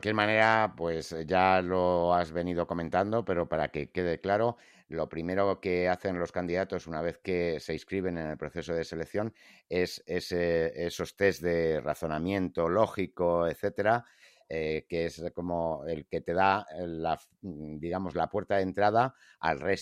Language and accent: Spanish; Spain; first language Spanish; somos nativos españoles